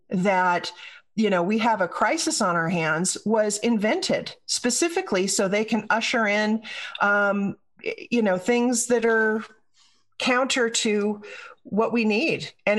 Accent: California, United States; I grew up in Southern California when agriculture was king. We were surrounded by farmers and ranchers.

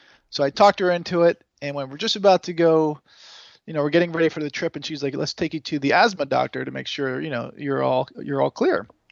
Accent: Connecticut, United States; You know, I grew up in Connecticut, and I was always fascinated with travel.

